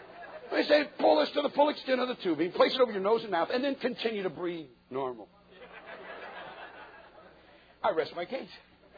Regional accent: United States; But I'm an American.

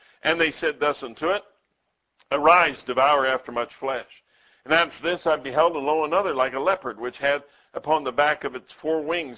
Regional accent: Colorado, United States; You know, when I was in my youth, growing up in Colorado, you got to learn how to ski, right?

